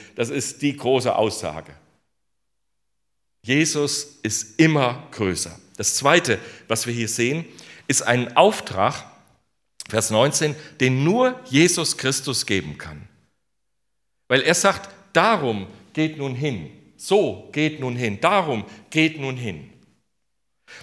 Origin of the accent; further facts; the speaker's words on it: North Rhine-Westphalia, Germany; Und ich komme aus dem Siegerland, wir haben einen Siegerländer Genitiv